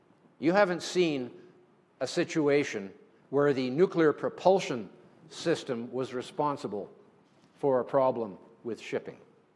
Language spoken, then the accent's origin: English; Canada; I'm a Canadian